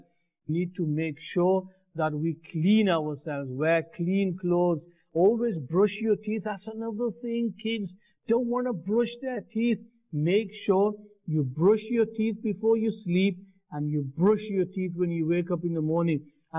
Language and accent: English; Birmingham, West Midlands, United Kingdom; I'm 12 years old and I love Islam and I'm from Birmingham.